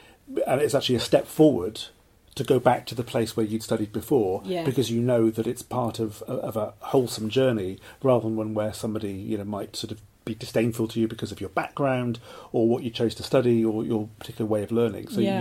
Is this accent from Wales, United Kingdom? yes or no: yes; Cardiff, Wales, United Kingdom; I suppose I didn't travel that far because I was from Cardiff